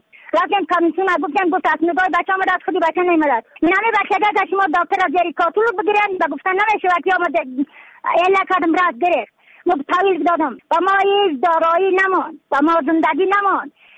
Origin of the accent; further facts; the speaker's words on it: Badakhshan, Afghanistan; از بدخشان هستم، مرکز بدخشان ولسوالی اتل پایان.